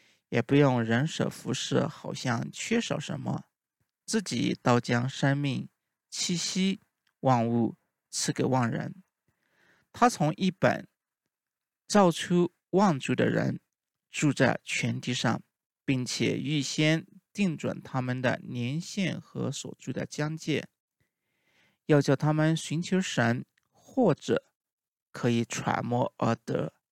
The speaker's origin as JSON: {"language": "Chinese", "country": "China", "said": "以至于我们中国人过年除了家人团聚享受难得的欢聚时光和美食外"}